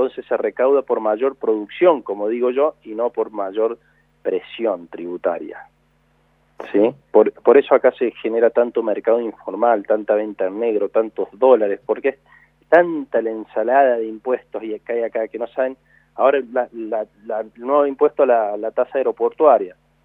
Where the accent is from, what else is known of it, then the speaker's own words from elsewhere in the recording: Argentina; los trabajadores que somos, los trabajadores argentinos en cualquier parte del mundo triunfan de una manera impresionante